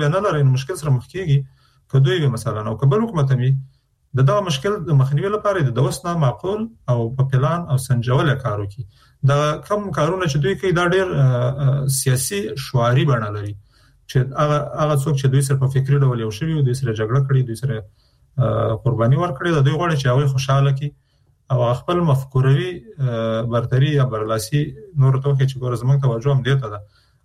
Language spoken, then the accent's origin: Pashto; Afghanistan; نو چون موږ د افغانستان خلک یو، د افغانستان په هر فرد که هغه نظام کې که بیرون د نظام یې موږ پرې مکلفیت لرو